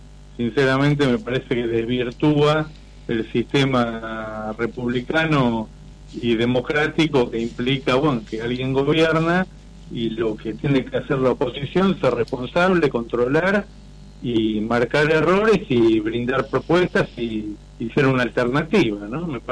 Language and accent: Spanish; Argentina; Nosotros como argentinos vamos a querer que esto salga lo mejor posible